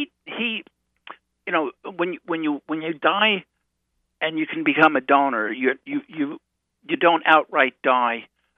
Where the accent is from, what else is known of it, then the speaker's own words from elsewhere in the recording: New York, United States; And they didn't know I wasn't from California. They just assumed I was from California, which is the right that normally you would think that. But I went out from New York